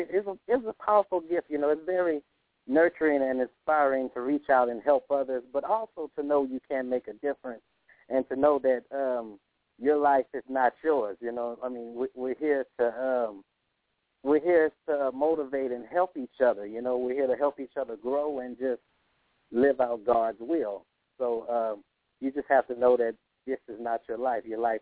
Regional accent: Crowley, Louisiana, United States; now in Lake Charles, United States; I'm from Crowley, Louisiana. I currently stay in Lake Charles, Louisiana, you know.

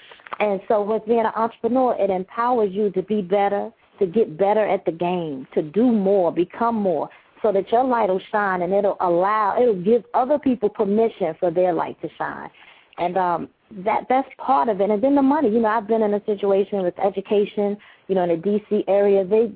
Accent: Farragut, United States; Growing up in Farragut, you know, we knew legal access meant somebody was getting arrested around the way.

